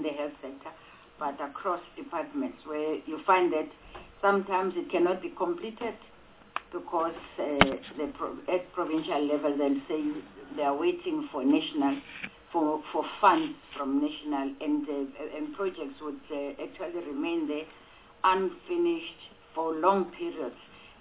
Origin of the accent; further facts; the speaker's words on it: Gauteng, South Africa; I come from Gauteng